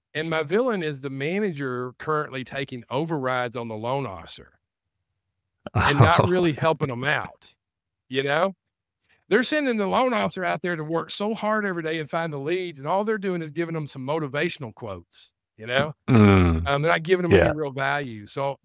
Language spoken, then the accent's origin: English; Tennessee, United States; I'm a redneck from Tennessee, dude.